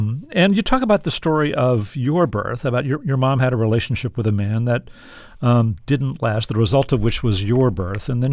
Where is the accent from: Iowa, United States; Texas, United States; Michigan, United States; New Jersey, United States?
Texas, United States; Corpus Christi; now in Philadelphia, United States; when I grew up in South Texas, Corpus Christi, and in a not particularly enlightened time. I was born in the 50s and came up north in the 70s.